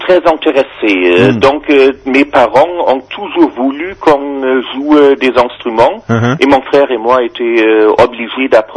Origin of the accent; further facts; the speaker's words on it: Germany; French is a second language; now in France; Nous sommes des Allemands qui vivent depuis 11 ans en France.